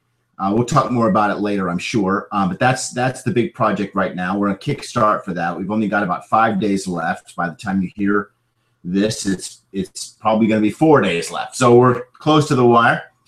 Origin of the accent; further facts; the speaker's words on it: Anaheim, California, United States; No, I'm from California. I'm a California guy. I grew up in Anaheim. We lived close enough to Disneyland that we could lay on our front lawn and watch the Disneyland fireworks every night over summer.